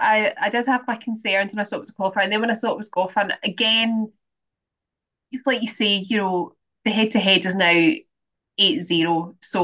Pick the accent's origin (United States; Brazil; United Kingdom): United Kingdom; Scotland; As a Scottish person in particular, it's one of our favourite phrases.